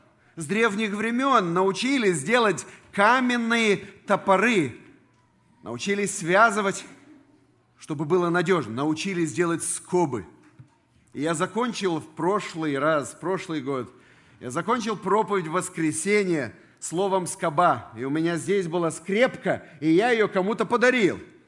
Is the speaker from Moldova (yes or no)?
yes; Chisinau, Chișinău, Moldova; Республика Молдова, которую я представляю, а я родился и вырос в Кишиневе, вот здесь моя жена, дочь.